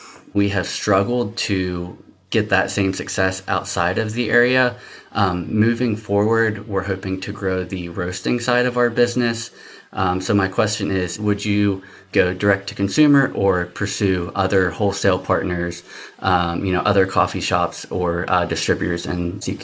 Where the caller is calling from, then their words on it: Belleville, Pennsylvania, United States; I am calling from Belleville, Pennsylvania.